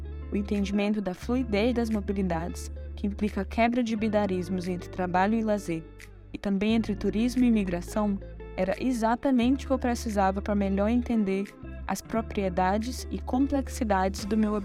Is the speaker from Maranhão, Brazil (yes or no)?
yes; São Luís, Maranhão, Brazil; tenho 31 anos e nasci em São Luís, no Maranhão, onde morei maior parte da minha vida.